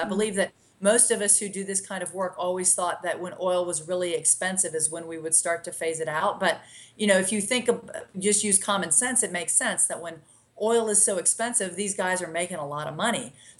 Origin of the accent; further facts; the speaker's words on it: Lafayette, Louisiana, United States; Charles Bustani, who is the representative from Lafayette, my hometown, that got terribly flooded